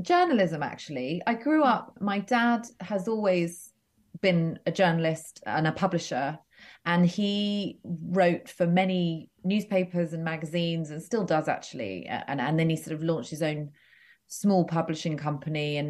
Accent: England, United Kingdom; I grew up just outside London, so but pretty rural.

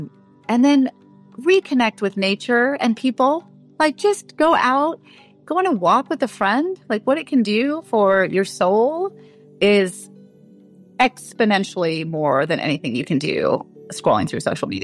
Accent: India; Oh, turmeric. I'm Indian.

